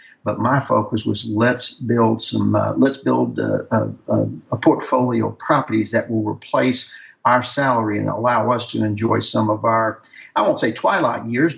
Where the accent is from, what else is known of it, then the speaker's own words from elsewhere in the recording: Louisiana, United States; and I'm from Louisiana, and we used to call that lagniappe, just a little bit extra, a little bit more.